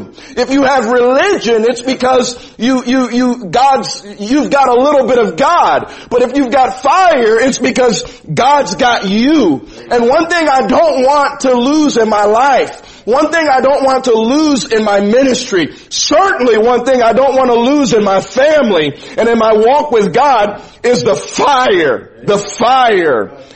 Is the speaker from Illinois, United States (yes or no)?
yes; Chicago, Illinois, United States; You see, I'm from Chicago, and there's some things about an inner city.